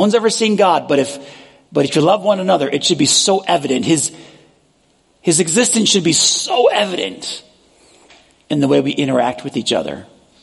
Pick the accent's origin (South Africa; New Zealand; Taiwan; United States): United States; New York; I grew up in New York. The first time I went to the South, I was 8 years old.